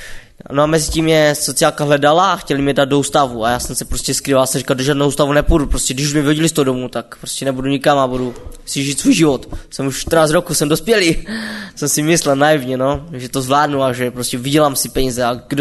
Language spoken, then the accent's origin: Czech; Karviná, Moravian-Silesian Region, Czechia; jak jste slyšeli, a pocházím z Karviné a pocházím z nevěřící rodiny. A no teď už jsem věřící